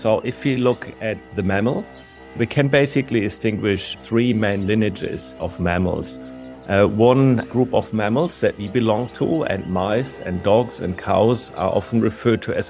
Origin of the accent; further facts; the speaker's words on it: Germany; moved away as an adult; also born or lived in Berlin; now in Australia; I'm an Australian citizen, but I've come here from Germany over 20 years ago after I'd completed my PhD at the Max Planck Institute of Molecular Genetics in Berlin.